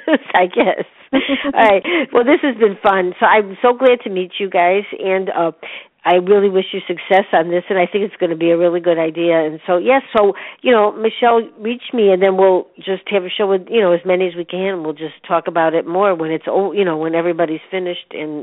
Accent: Chicago, Illinois, United States; I'm from Chicago, so it is different.

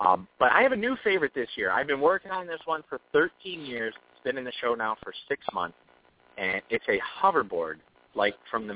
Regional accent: Zion, Illinois, United States; I'm originally from Zion, Illinois.

